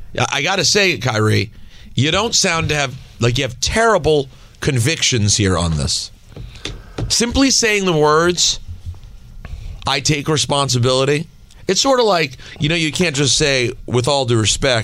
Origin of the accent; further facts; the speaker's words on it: New Jersey, United States; Are you kidding me? I'm from New Jersey.